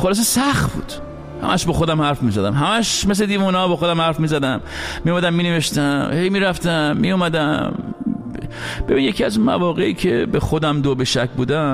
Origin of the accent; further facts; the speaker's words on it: Iran; moved away; خانواده من خب از ایران اومدم بیرون.